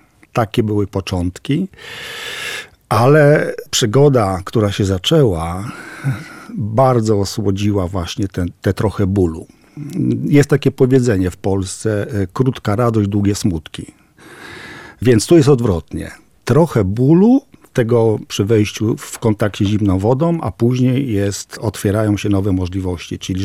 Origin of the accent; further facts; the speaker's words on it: Włodawa, Lublin Voivodeship, Poland; ja jestem z Nadbuga, urodziłem się we Włodawie, znam te tereny, kocham te wschodnie klimaty